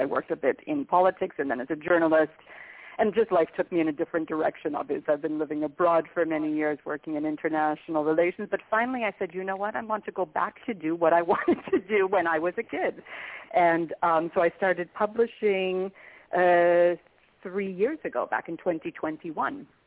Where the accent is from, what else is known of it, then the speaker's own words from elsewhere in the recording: Boston, Massachusetts, United States; also born or lived in Saratoga Springs, New York; I grew up in America, so in the suburbs of Boston. And then when I was in middle school, we moved up to upstate New York, to Saratoga Springs, New York, which is close to Albany and close to the Adirondack Mountains.